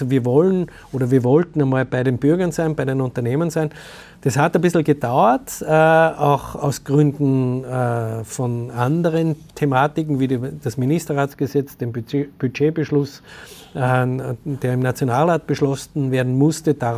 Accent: Salzburg, Austria; Ich bin halt aus Salzburg

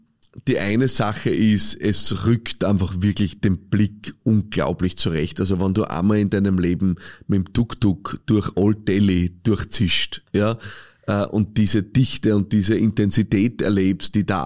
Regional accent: Austria; ich habe immer das Gefühl, bei uns in Österreich, wenn jemand muss, dann merkst du es.

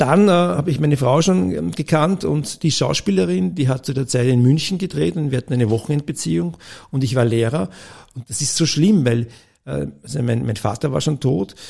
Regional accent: Vienna, Austria; ich bin in Wien groß geworden.

